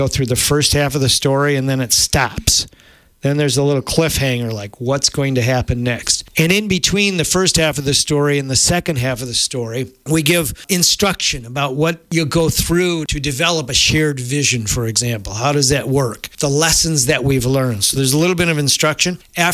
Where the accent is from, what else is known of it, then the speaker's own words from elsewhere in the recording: Wisconsin, United States; I grew up in Richland County on a dairy farm.